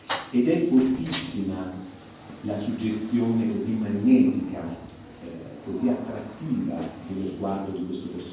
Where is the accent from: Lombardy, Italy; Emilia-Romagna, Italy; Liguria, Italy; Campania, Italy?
Campania, Italy; io sono campano appunto